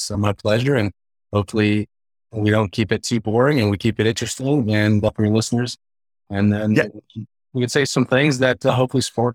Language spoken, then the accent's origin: English; Tucson, Arizona, United States; So 36 years old, I grew up in Tucson, Arizona.